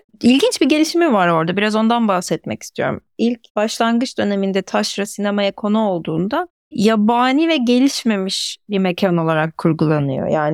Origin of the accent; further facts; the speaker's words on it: Thrace, Turkey; İşte ben Trakyalıyım. Evet, bir taşrada büyüdüm. Hatta bir kasabada büyüdüm.